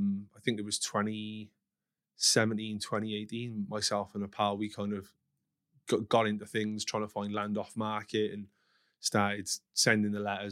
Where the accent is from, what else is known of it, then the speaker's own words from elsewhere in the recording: Wales, United Kingdom; also born or lived in Cheltenham / United States; I'm from Wales initially. I moved up to Cheltenham when I was in university. So I was there for like 4 or 5 years.